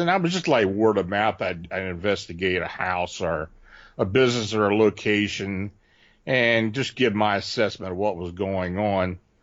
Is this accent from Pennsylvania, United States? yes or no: yes; Gettysburg, Pennsylvania, United States; also born or lived in Maryland; I was born and raised near the Gettysburg Battlefield in South Central Pennsylvania, which is where I do reside again. I lived down in Maryland near Baltimore for about 40 years, and I moved back up here.